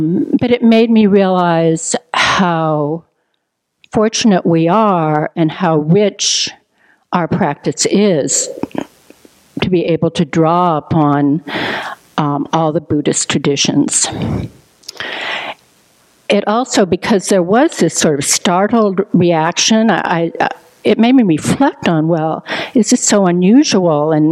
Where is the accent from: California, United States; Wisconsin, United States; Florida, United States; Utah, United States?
Florida, United States; So when people would learn that I was from Florida, they would want to know more about FCM